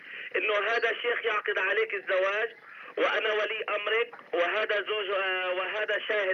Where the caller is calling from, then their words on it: Portland, United States; من امريكا بتكلم، انه هي تطلب الطلاق، وهون مسجد الصبر، اذا سامع عن مسجد الصبر في بورتلاند